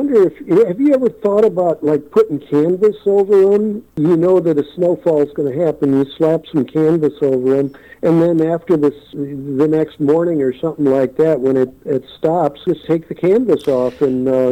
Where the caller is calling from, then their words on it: California, United States; Actually, I'm calling you from California, listening online.